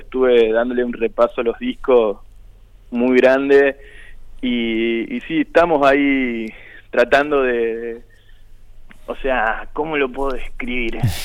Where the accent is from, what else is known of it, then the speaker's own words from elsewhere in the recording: Argentina; somos los argentinos.